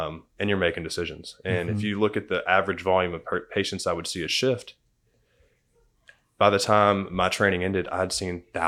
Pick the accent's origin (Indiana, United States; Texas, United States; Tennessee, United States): Tennessee, United States; Jackson; I grew up in Jackson, Tennessee, mm-hmm. 2 hours from here. I grew up in a physician home.